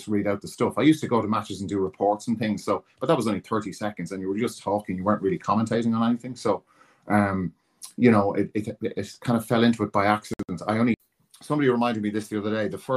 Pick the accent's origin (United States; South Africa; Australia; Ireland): Ireland; Dublin, County Dublin; So I grew up in Beaumont, near enough to the hospital.